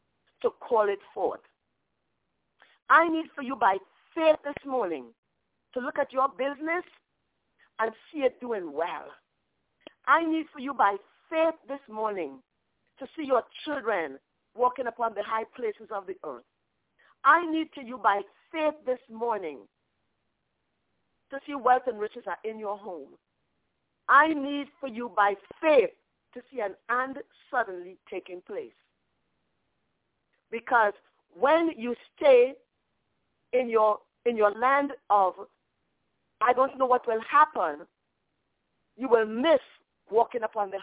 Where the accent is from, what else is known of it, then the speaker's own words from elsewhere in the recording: Trinidad, Trinidad & Tobago; moved away; and I came to this country maybe 45 years ago, or just a little more than 45 years ago. And when I came from Trinidad to this country, university in the Caribbean is really very difficult.